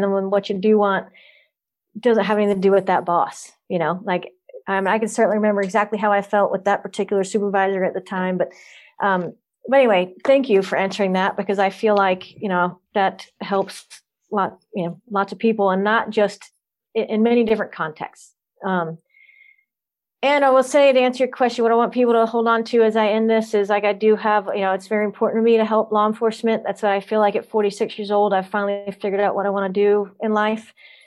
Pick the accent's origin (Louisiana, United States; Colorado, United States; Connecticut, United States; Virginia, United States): Louisiana, United States; also born or lived in Florida; now in Texas, United States; I'm actually from all over the South. I'm from Louisiana, moved around a lot, went to college in Florida, lived in Florida for a while. Now I'm in Texas because of my husband.